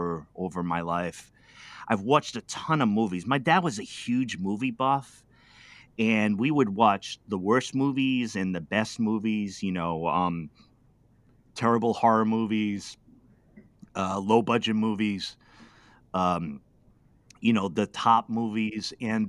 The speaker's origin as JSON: {"language": "English", "town": "Pawtucket", "region": "Rhode Island", "country": "United States", "said": "I was just a city kid. I'm from Pawtucket, Rhode Island, the East Coast in the U.S."}